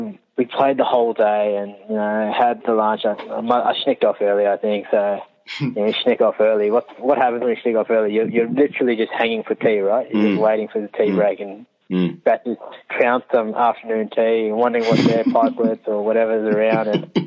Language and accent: English; Sydney, New South Wales, Australia; now in Queensland, Australia; But when I was obviously growing up in Sydney, I had a lot of good mates